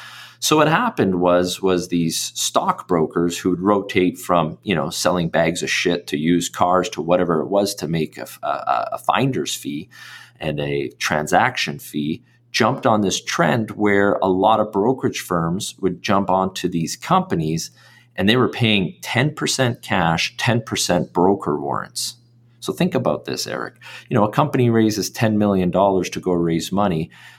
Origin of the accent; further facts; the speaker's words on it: Vancouver, British Columbia, Canada; I grew up in East Vancouver, and by total fluke, Vancouver is the epicenter for resource and commodity capital.